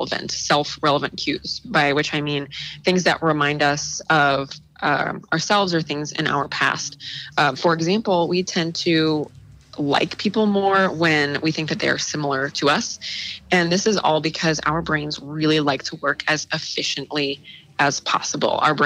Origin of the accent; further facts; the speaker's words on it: St. Louis, Missouri, United States; which is great because I'm from St. Louis